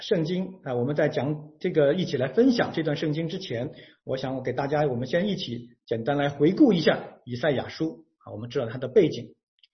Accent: China; 作为我们中国人呢，我们都引以为豪的是什么呢？

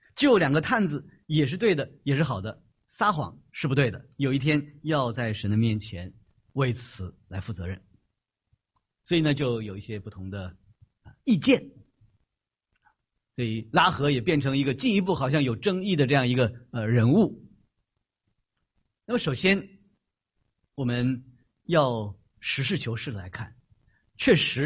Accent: China; 原谅，因为我来自中国，我们大家都是中国人

